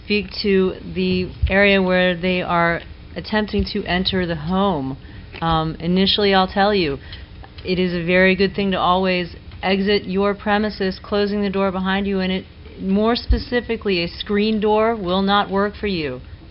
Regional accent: Colorado, United States; from Colorado. Work out in a law firm there.

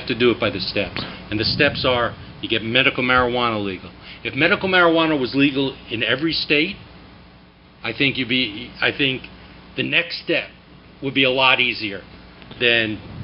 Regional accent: New Hampshire, United States

